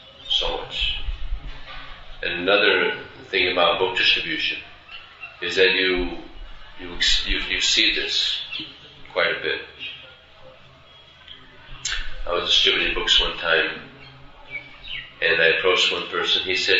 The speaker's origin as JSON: {"language": "English", "country": "United States", "tie": "born or raised there", "said": "Just like myself, I grew up in America, at about 22, I went on a spiritual search"}